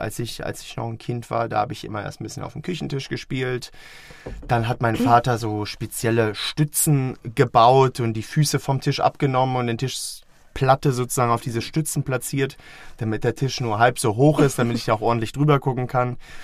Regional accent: Fulda, Hesse, Germany; born or raised there; now in Hameln, Germany

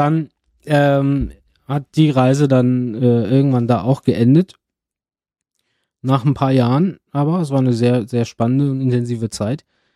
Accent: Norderstedt, Schleswig-Holstein, Germany; moved away as an adult; also born or lived in Hamburg; Ich bin geborener Hamburger, in Norderstedt aufgewachsen, nördlich von Hamburg, auch sehr schön, also im Speckgürtel.

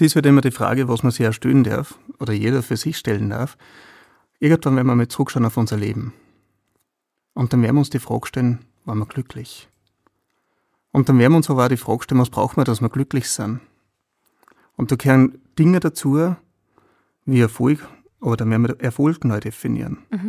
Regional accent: Upper Austria, Austria; wie bei uns im Mühlviertel, man wächst auf einem Hof auf und man ist immer dabei.

